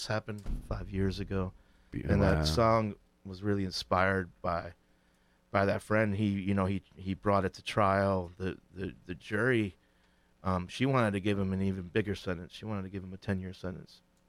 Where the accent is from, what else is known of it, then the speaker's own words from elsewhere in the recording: Berkeley, California, United States; also born or lived in Oakland; You know, my mother is from Townsend Ave, East Shore. So I would come here all the time, almost every summer. But I was growing up in the Bay Area.